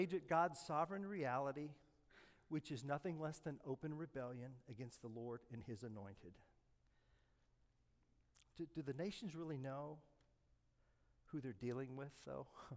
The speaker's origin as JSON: {"language": "English", "region": "Oklahoma", "country": "United States", "said": "I'm American, and no, I'm Midwestern, and I'm from Oklahoma, and I went to Holland Hall in Oklahoma."}